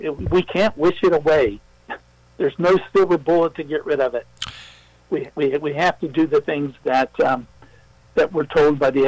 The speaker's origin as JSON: {"language": "English", "region": "Ohio", "country": "United States", "said": "I came from Appalachia, Ohio, and you know, if you go into some of those counties in Appalachia especially, they don't have access to the internet."}